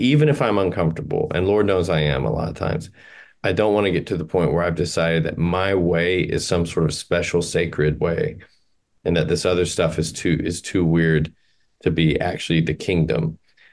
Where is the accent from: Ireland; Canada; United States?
United States; Sun Belt; I grew up in the Sun Belt in the 90s and the aughts, and it was really cool.